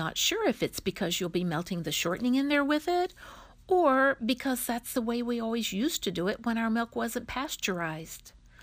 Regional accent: Cimarron, United States; from Cimarron.

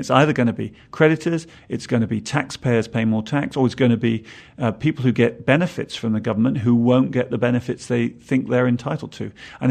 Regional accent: United Kingdom; Now, I'm from Britain. I have part of the National Health Service, which I'm used to.

